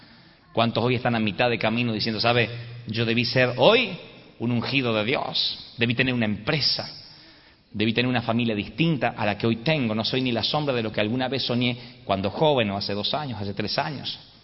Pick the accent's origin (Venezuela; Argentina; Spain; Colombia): Argentina; yo vengo de la República Argentina, viajo desde la Argentina